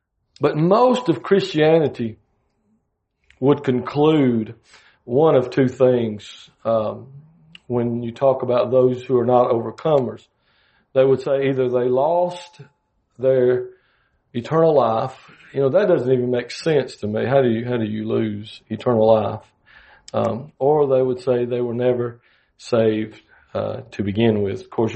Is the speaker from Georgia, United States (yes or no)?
no; Alabama, United States; there's a fellow there in my hometown. I'm also the chief of police there where I pastor that in Alabama.